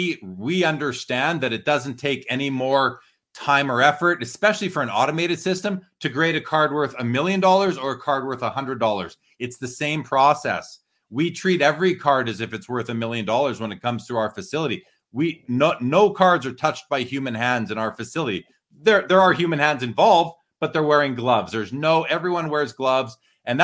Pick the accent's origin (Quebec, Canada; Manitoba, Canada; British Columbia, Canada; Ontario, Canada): Manitoba, Canada; Winnipeg; now in Calgary, Canada; Yeah, I'm from Winnipeg originally.